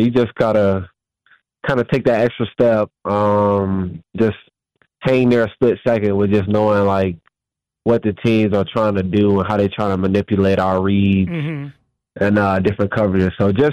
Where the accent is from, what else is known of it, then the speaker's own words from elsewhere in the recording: Florida, United States; Man, I'm from Florida, so yeah.